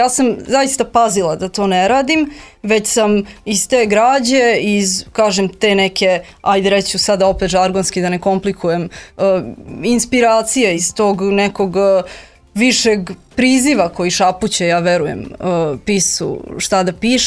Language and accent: Serbian; Kraljevo, Šumadija and Western Serbia, Serbia; Ja jesam poreklom iz Kraljeva, tu sam odrasla